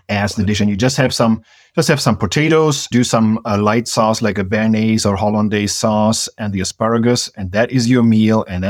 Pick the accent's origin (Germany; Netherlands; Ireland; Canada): Germany; now in United States; Yeah, so I'm from Germany, and before I came to the US, I don't think I've ever seen the green asparagus.